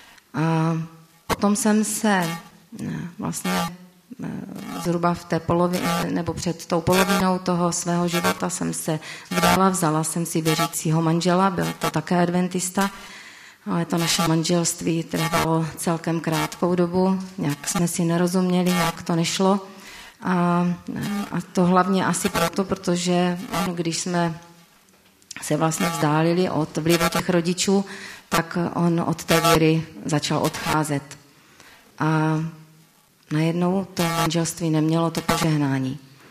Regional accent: Krnov, Moravian-Silesian Region, Czechia; a pocházím z Krnova. Já jsem vlastně od malička, tak jak už tady říkal i bratr Mirek, tak jsem byla stejně jako on vychovávána ve věřící rodině, a to v církvi adventistů 7. dne.

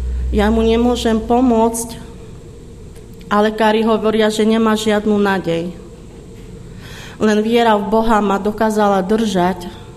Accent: Vranov nad Topľou, Prešov Region, Slovakia; now in Rankovce, Slovakia; a pochádzam z Vranova nad Topľou. Dnes žijem v Rankovciach s mojím manželom Ľubom a máme spolu 5 detí.

